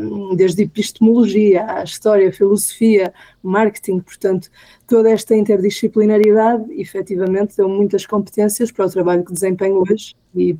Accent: Arcos de Valdevez, Viana do Castelo, Portugal; na zona de Ponta da Barca, Arcos de Valdevez, de onde eu sou natural

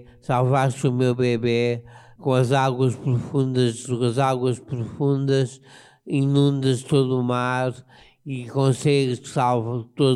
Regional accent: Angola; born there; A chuva em Angola, onde eu nasci, era pelo menos duas estações.

